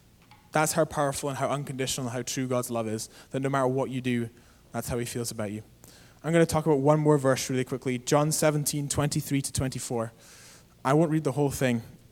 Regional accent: Aberdeen, Scotland, United Kingdom; I went to a corner store in Aberdeen in Scotland, which is my hometown back home

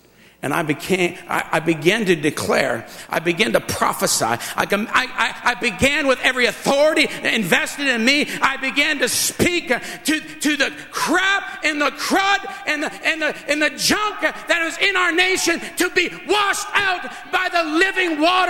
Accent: Canada; an elder Mohawk from Akwesasne. I'm from Tinanega Mohawk Territory.

